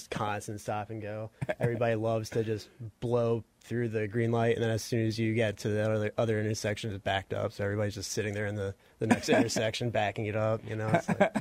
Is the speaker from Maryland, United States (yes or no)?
yes; Baltimore, Maryland, United States; now in Seattle, United States; Baltimore, Maryland.